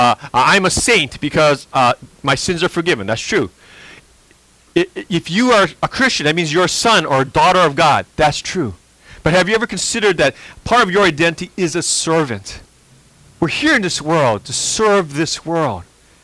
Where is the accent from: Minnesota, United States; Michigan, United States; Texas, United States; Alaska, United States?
Texas, United States; sometimes it's hard because I'm from Texas. So, you know, for me, the Texan way to make friends is, hey, come on over.